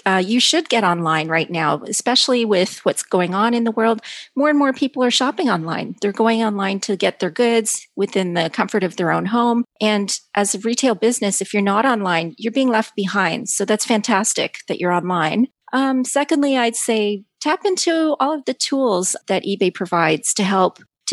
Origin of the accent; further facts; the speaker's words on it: Canada; When I first started on eBay as a Canadian